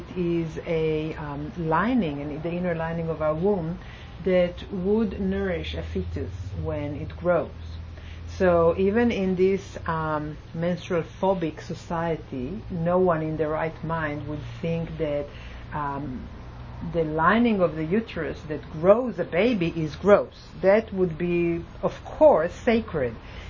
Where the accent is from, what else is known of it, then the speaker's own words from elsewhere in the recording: Israel; I grew up in Israel, but very similar messages.